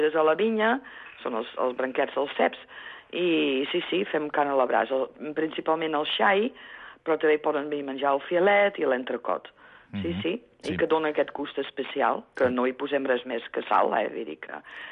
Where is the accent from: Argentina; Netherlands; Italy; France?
Netherlands; Ara no m'ho puc dir que sóc holandesa, ara sóc neerlandesa.